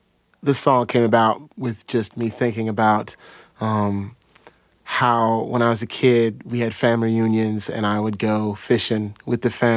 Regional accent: Denver, Colorado, United States; also born or lived in West; Yeah, usually the perception is that I'm from the South, although I was born in the West, and my family is all from the South. I mean, my roots aren't in the West, they're all in the South, but I was raised out West.

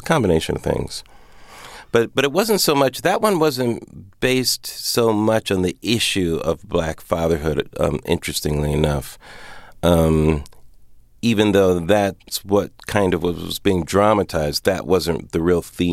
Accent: Pomona, California, United States; born or raised there

